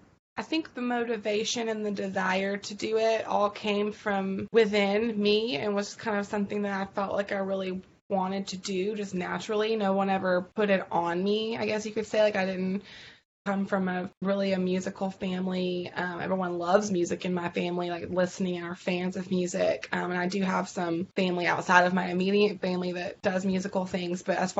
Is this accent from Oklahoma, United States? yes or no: no; Gulfport, Mississippi, United States; And I'm from originally like Gulfport, Biloxi, Mississippi area, the Gulf Coast. Really close to, like, it's in between New Orleans and Mobile, Alabama